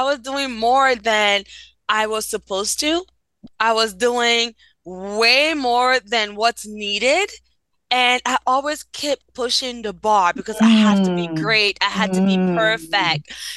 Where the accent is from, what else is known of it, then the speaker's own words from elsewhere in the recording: Benin; first language French; English is a second language; I'm originally from Benin, West Africa, and French is my first language.